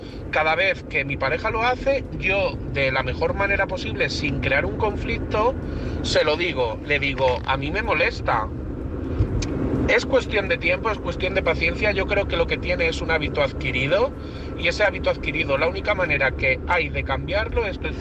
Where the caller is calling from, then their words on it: Madrid, Community of Madrid, Spain; de Madrid